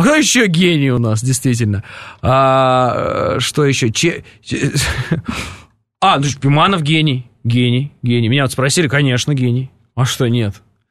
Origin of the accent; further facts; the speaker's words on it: Moscow, Russia; я просто парень из Перова.